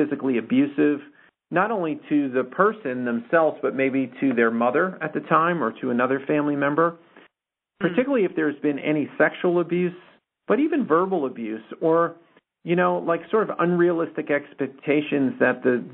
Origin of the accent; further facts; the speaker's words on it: New Jersey, United States; I grew up in the 60s and 70s and, you know, had an Irish dad from, you know, I grew up in New Jersey.